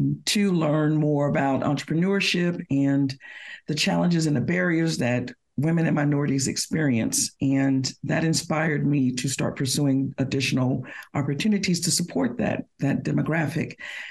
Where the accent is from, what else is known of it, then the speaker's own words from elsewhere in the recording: Orlando, Florida, United States; I'm originally from Orlando, Florida, so I'm a long way from home.